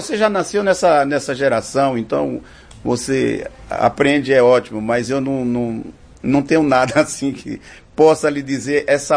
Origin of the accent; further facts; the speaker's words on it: Conceição do Coité, Bahia, Brazil; Eu sou de Conceição do Coité ainda.